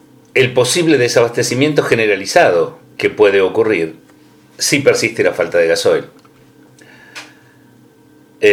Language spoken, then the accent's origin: Spanish; Argentina; Estoy describiendo lo que nos pasa como argentinos.